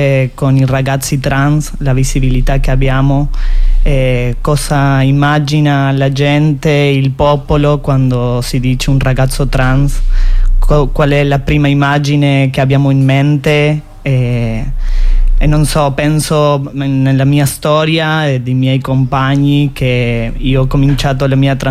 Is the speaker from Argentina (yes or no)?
yes; Argentina; Italian is a second language; sono dall'Argentina, scusate un po' il mio italiano se non si capisce troppo.